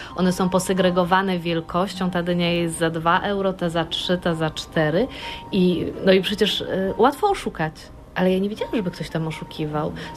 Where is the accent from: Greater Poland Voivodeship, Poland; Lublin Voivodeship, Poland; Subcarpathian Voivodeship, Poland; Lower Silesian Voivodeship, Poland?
Lower Silesian Voivodeship, Poland; now in Munich, Germany; Ja jestem z Dolnego Śląska